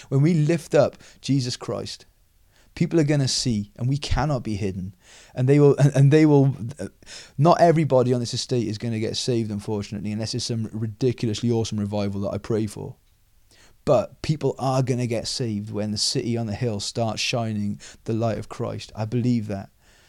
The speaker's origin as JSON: {"language": "English", "town": "Cardiff", "region": "Wales", "country": "United Kingdom", "said": "We've come back here from Cardiff, and we're weird up here in Trevethan, not just because we're Jesus freaks, but we're weird because we're just not from around here. We're from Cardiff"}